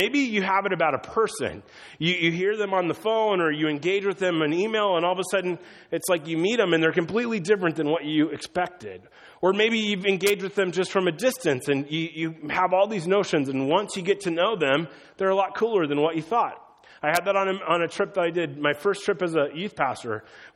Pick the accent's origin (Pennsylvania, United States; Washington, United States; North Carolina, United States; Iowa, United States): Iowa, United States; Now, I grew up in Northwest Iowa, which is completely Caucasian, okay?